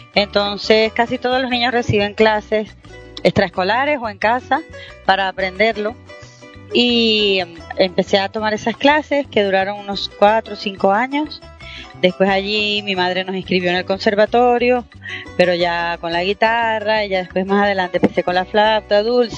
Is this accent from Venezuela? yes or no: yes; Venezuela; porque yo también soy española, o sea, soy venezolana y española